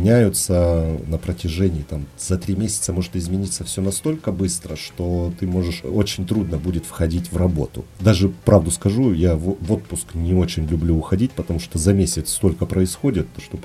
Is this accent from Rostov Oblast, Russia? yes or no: yes; Rostov Oblast, Russia; Сам я из Ростовской области.